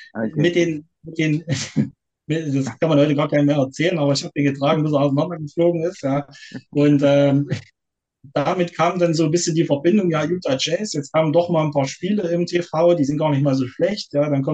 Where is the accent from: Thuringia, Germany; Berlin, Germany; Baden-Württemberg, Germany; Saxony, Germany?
Thuringia, Germany; ich komme gebürtig aus Nordthüringen, Kyffhäuserkreis, wer das vielleicht kennt. Ich hatte es mit ein paar Zwischenstationen jetzt doch wieder nach Thüringen vor 12 Jahren verschlagen, wohne dort in der Nähe von Arnstadt, also ein bisschen in der Mitte von Thüringen, im ländlichen Bereich